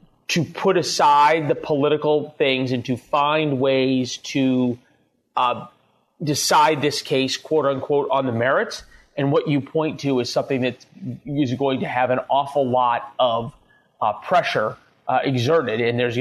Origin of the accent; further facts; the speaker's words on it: St. Louis, Missouri, United States; that's not very different than my hometown of St. Louis